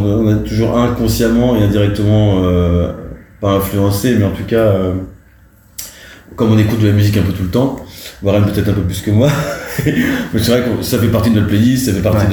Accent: Nantes, Pays de la Loire, France; C'est vraiment Nantes parce qu'on est nantais

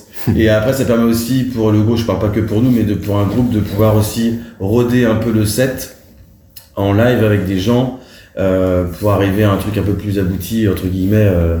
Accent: Nantes, Pays de la Loire, France; C'est vraiment Nantes parce qu'on est nantais

